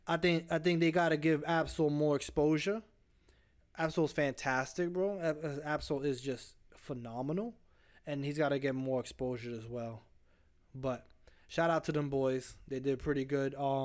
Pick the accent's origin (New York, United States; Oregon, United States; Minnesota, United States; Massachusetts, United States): New York, United States; Bronx; also born or lived in Florida; Listen, I grew up in the Bronx, bro. And then later I moved to Florida, right? I'm a breed of New York and Florida.